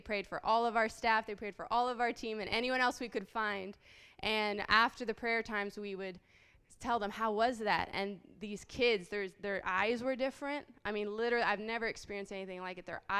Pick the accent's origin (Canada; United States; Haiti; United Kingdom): Haiti; I was born and raised in Haiti